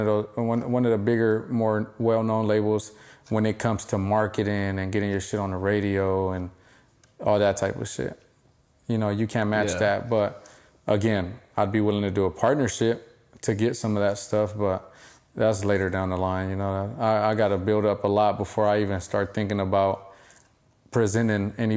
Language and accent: English; West Coast, United States; I'm proud as fuck. That I'm from the West Coast, that I'm from where I'm from